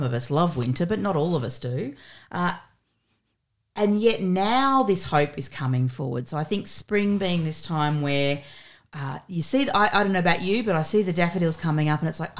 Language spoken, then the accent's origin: English; Melbourne, Victoria, Australia; So I'm a Melbourne girl. I grew up on Wurundjeri country here in Naam.